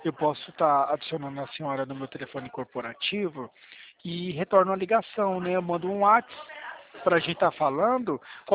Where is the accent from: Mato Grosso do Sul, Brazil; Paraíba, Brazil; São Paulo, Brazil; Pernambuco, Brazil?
Mato Grosso do Sul, Brazil; Campo Grande; vai aparecer 067, que eu sou de Campo Grande, tá?